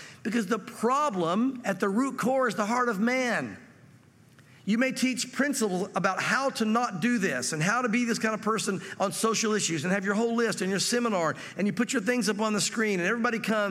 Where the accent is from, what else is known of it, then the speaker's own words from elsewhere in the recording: United States; I've not grown up a different color or from a different country. I'm from America and it is what it is.